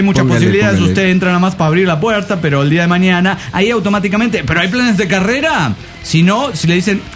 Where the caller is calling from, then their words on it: Oruro, Bolivia; de Oruro.